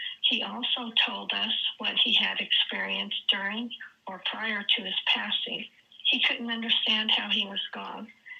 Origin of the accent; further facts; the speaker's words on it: Pueblo, Colorado, United States; I am from Pueblo, Colorado.